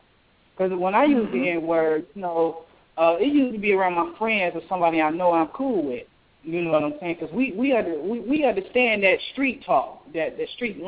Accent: Louisiana, United States; because the simple fact that I'm a Cajun, I use that word sometimes myself

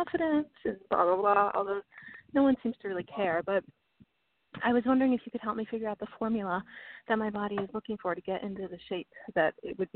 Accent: Illinois, United States; Hi, I'm so grateful. … I'm from Illinois.

